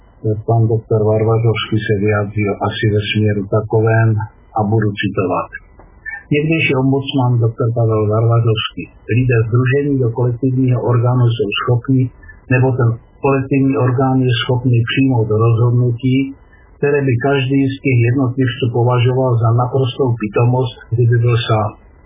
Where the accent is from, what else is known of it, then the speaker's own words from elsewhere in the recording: Ostrava, Moravian-Silesian Region, Czechia; já jsem Ostravák a můj kolega je z Hanušovců